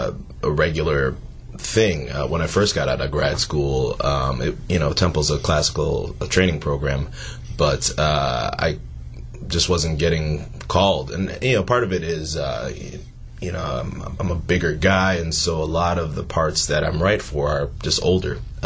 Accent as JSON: {"language": "English", "town": "Bloomingdale", "region": "Illinois", "country": "United States", "tie": "born or raised there", "said": "I actually grew up outside of Chicago."}